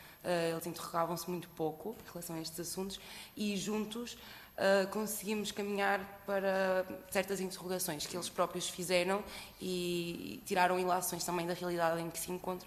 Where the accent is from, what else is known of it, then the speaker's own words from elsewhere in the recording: Paredes, Porto, Portugal; venho do Porto também, Paredes. Tenho 21 anos